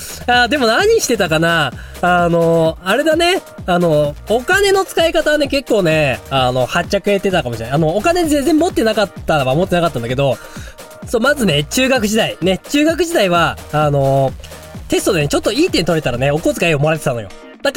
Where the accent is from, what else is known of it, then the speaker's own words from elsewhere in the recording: Hokkaido, Japan; 勝手にね、標準語喋ってるつもりでいるわけですよ。北海道人は、本当に。